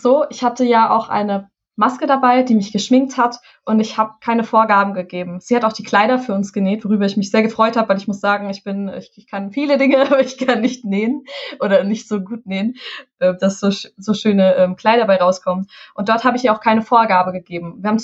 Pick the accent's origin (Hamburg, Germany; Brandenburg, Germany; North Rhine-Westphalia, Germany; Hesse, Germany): Hesse, Germany; Und ich komme aus dem Taunus, aus Hessen. Wir haben diesen wunderschönen Wald vor der Haustür und ich bin im Wald groß geworden.